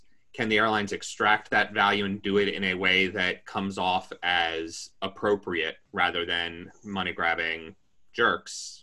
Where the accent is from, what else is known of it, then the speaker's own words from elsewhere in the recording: United States; As an American, I'm forced to ask, what are trains?